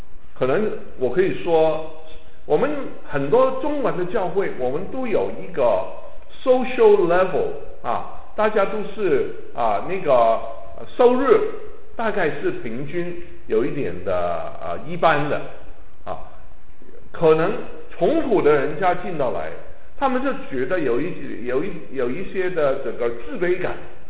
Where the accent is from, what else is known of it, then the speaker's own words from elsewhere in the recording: China; 你知道我们中国人都很喜欢吃